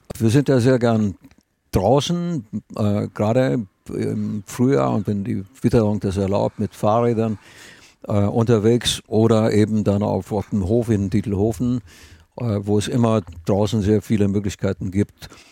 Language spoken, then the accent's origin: German; Romania; now in Germany; Wir haben eine Einrichtung in Spanien unten, eine in Rumänien, in meiner alten Heimat.